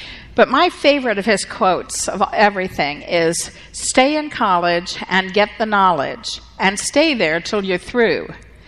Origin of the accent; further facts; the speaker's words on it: Louisville, Kentucky, United States; Well, growing up in Louisville, Kentucky, I am, of course, very familiar with the greatest, Muhammad Ali.